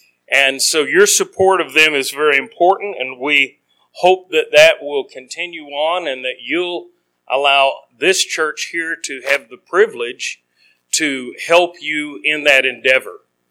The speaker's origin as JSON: {"language": "English", "region": "Texas", "country": "United States", "tie": "born or raised there", "said": "Now, when I was growing up, I grew up in Texas. And I lived with my grandparents"}